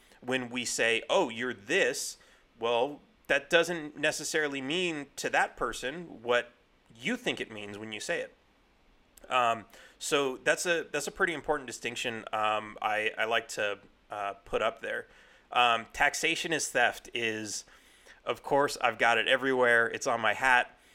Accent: California, United States; moved away as an adult; I grew up in California, and I was exposed to mostly Democrat rhetoric. It's a blue state. When I was maybe in my late 20s, I moved to Texas, which is a red state

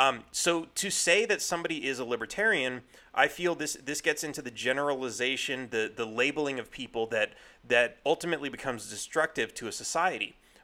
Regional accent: California, United States; moved away as an adult; I grew up in California, and I was exposed to mostly Democrat rhetoric. It's a blue state. When I was maybe in my late 20s, I moved to Texas, which is a red state

